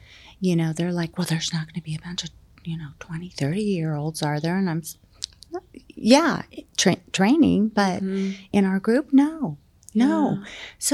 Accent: California, United States; I'm from California, so I consider the base of the spine the Mexico border, and the top of the spine the Washington border.

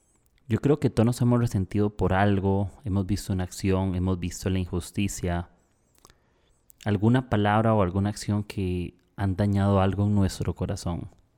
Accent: Costa Rica; ya estoy en Costa Rica, voy a estar en unos 2 meses por acá en mi país

